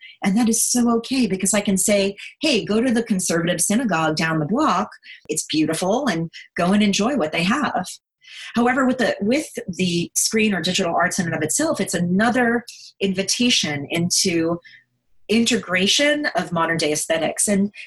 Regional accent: New York, United States; because I was a little Jewish girl growing up in New York, and I remember in the 70s going up to the Catskills.

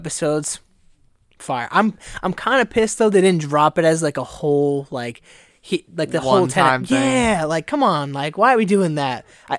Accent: Massachusetts, United States; We're from Massachusetts, obviously, for people who don't know, and we like the Red Sox, so green monster, gray monster

